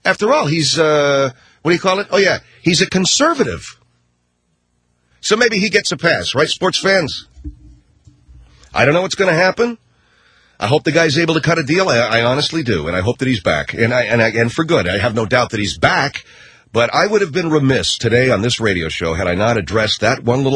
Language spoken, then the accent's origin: English; United States; I just do an entertaining radio show, and I speak my mind as an American, not as a jackass.